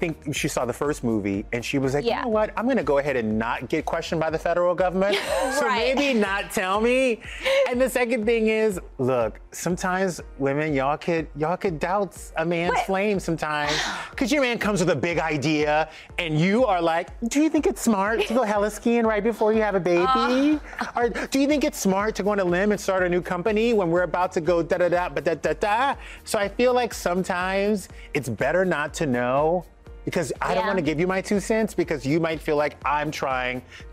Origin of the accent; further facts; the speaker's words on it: the South, United States; I'm from the South.